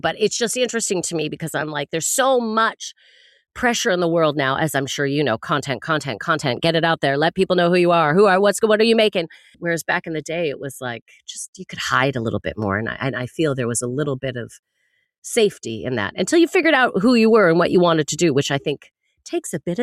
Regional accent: Canada; as a Canadian, we grew up on this

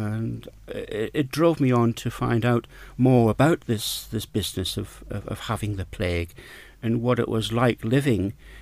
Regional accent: North East England, United Kingdom; now in Peak District, United Kingdom; I haven't opened my mouth yet, but I'm sure people now can understand that, yes, I am a Geordie.

